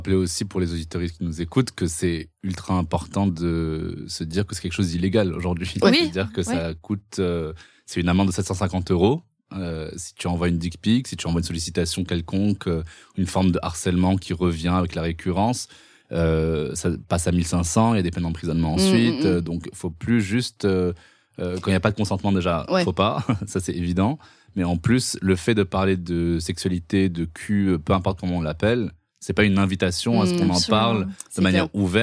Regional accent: Morocco; moi, j'ai grandi au Maroc

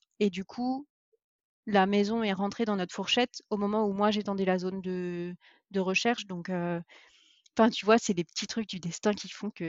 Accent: Normandy, France; Je suis normande à la base.

